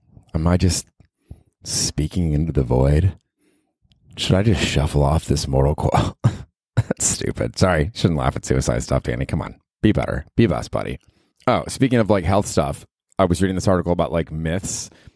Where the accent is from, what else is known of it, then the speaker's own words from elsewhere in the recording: Ohio, United States; I'm from Ohio, but I can support this, I guess.